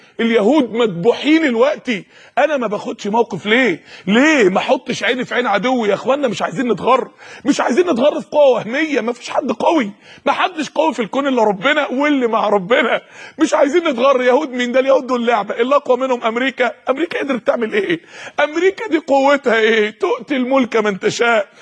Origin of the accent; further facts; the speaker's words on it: Egypt; احنا عندنا في مصر كل 6 دقايق حالة طلاق.